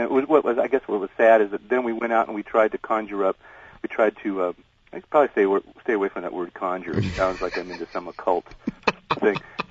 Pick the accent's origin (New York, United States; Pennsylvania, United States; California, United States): California, United States; San Jose; I was raised in Northern California in San Jose